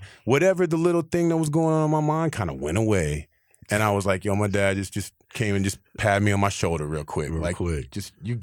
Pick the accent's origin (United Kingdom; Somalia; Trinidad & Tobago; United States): United States; Fort Belvoir, Virginia; born there; I was born on Fort Belvoir in Virginia. My sister was born on base in Germany in Würzburg. So like we're military brats.